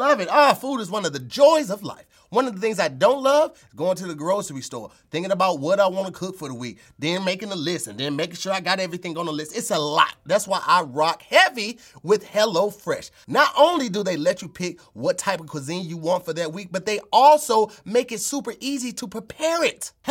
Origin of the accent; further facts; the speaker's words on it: United States; I went to London. They knew I was from America.